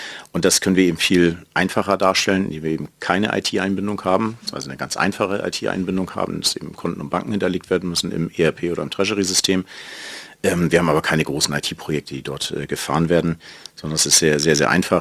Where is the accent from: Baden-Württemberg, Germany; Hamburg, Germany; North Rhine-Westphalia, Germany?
Hamburg, Germany; Ich komme aus Hamburg.